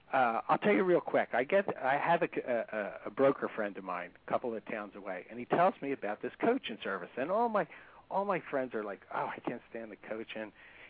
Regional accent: New Jersey, United States; I'm from New Jersey, but I'm going to be meeting Kim next month.

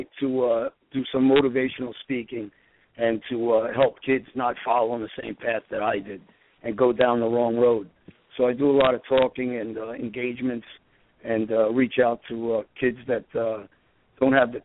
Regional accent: Queens, New York, United States; So I came from, a lower middle class upbringing in Woodhaven, Queens

